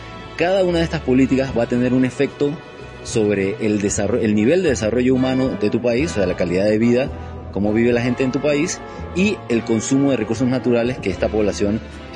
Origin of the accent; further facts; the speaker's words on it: Panama; soy de Panamá.